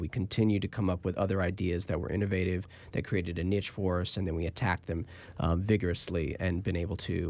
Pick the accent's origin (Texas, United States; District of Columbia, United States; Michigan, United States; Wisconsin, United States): District of Columbia, United States; Washington; I grew up in Washington, D.C. I was educated out in California. I worked in Silicon Valley, and I came back to Washington